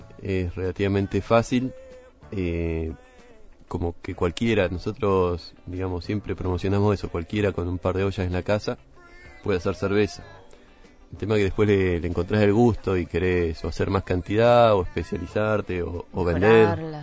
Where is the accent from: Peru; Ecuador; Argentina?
Argentina; Río Negro; Yo soy de Río Negro y siempre me interesaba el tema de la cerveza.